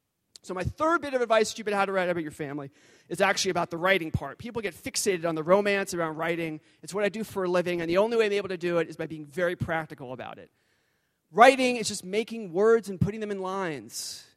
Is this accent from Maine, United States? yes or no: no; New York, United States; And my answer, well … I'm from New York. I play basketball. I write books.